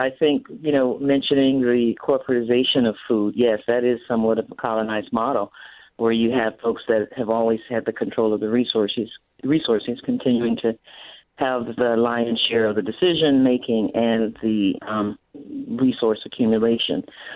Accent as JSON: {"language": "English", "town": "Daytona Beach", "region": "Florida", "country": "United States", "tie": "born or raised there", "said": "Well, I grew up in Daytona Beach. So I grew up on the beach"}